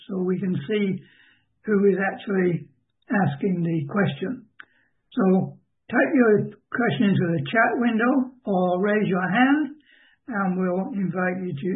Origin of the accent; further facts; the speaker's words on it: Canada; But we're Canadian, so we're much much more polite